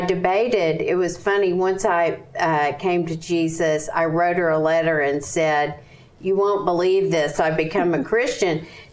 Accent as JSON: {"language": "English", "town": "Longview", "region": "Texas", "country": "United States", "tie": "born or raised there", "also_born_or_lived": "Oklahoma", "said": "I was born in Oklahoma in a small town. Then at age five, my parents divorced. And so my mother moved to Texas and married a wonderful man … I grew up in Longview, Texas."}